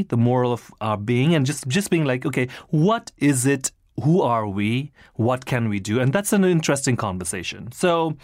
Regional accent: Nepal; also born or lived in Singapore / India / London, United Kingdom / Australia; now in United States; as someone from an underdeveloped country and developing nation, and having lived in, you know, born in Singapore, I grew up in Nepal and India, and I lived in London, Australia before I came here, knowing no one

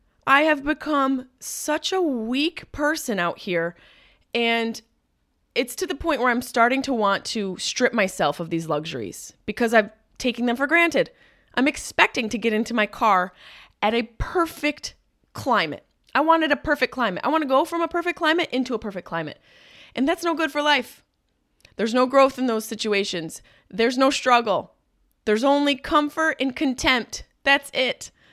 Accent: Syracuse, New York, United States; I'm from, Syracuse, you guys are like, okay, screw you. You don't know cold. Well, I know cold because I grew up on the East Coast. Technically upstate New York, but close to the East Coast.

